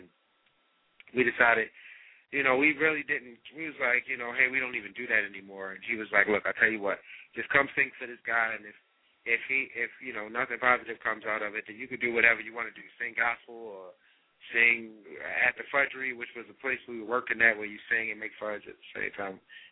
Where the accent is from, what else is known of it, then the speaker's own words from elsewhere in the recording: Maryland, United States; We're ironically from the Maryland area, so we put out the album Independence Day because it's our basically our first independent record.